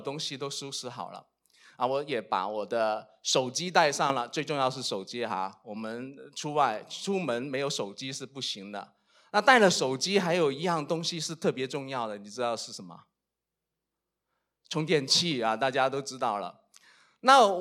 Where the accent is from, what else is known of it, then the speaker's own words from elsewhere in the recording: Guangdong, China; 因为我是广东人啊，没过正月十五呢，都可以向大家拜年的